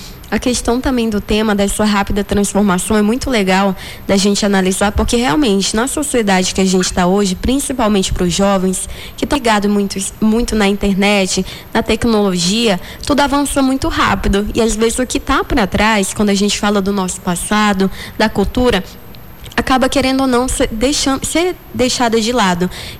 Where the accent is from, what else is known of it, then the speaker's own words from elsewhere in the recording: Acre, Brazil; Você que é acreano, pode até ir embora para outro lugar, mas sempre vai falar, ah, eu sou acreana.